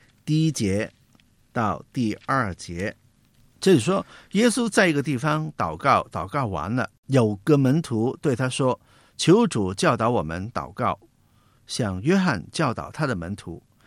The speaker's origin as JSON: {"language": "Chinese", "country": "China", "said": "我们中国人有一个坏习惯，常常去批评别人"}